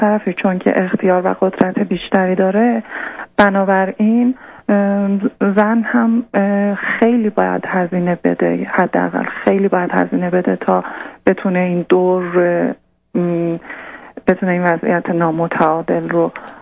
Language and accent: Persian; Isfahan, Iran; accent: Isfahani; من از اصفهان هستم و من گاهی به خاطر لهجم احساس خجالت میکنم